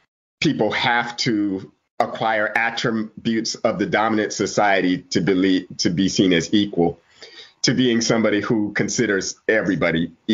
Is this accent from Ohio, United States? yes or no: yes; Toledo, Ohio, United States; And what I grew up in, well, I'm from Toledo.